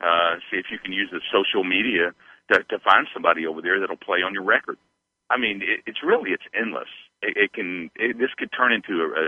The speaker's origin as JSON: {"language": "English", "region": "Deep South", "country": "United States", "tie": "born or raised there", "said": "I grew up in the Deep South playing soul music, so that was my earliest influences."}